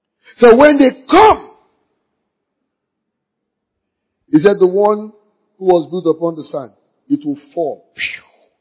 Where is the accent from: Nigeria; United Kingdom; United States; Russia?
Nigeria; what I do as a Nigerian, what I do on my campus